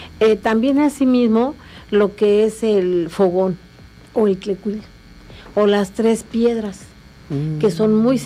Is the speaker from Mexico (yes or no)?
yes; Santa María Huacatitlán, Mexico; Toda esta gastronomía que yo les comento es de Santa María, Huacatitlán, de allá soy nativa, allá nací